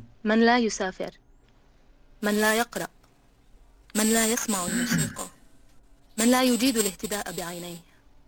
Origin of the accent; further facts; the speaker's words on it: Algeria; من الجزائر.